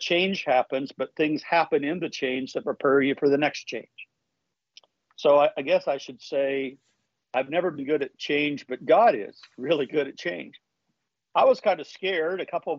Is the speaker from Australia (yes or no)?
no; the South, United States; accent: Southern; they told me to say goodnight to Mary Ellen and Jim Bob and Grandpa and Grandma with my Southern accent.